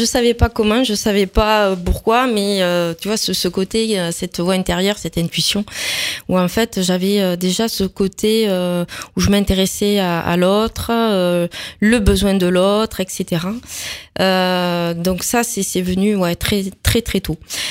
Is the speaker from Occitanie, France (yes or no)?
yes; Gaillac, Occitanie, France; je suis gaillacoise en fait. Je suis tarnaise, donc je connais bien le Tarn. Voilà, donc je vais avoir bientôt 45 ans.